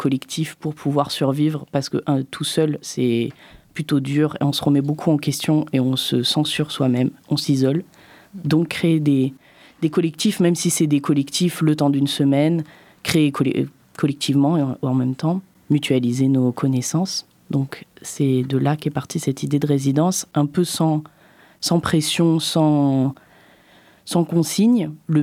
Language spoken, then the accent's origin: French; Die, Auvergne-Rhône-Alpes, France; born there